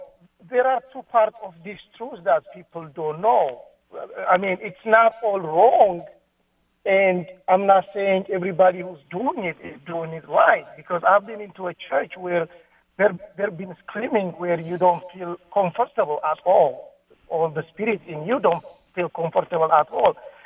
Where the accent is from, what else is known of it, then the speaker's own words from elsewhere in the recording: Ethiopia; I'm originally from Ethiopia.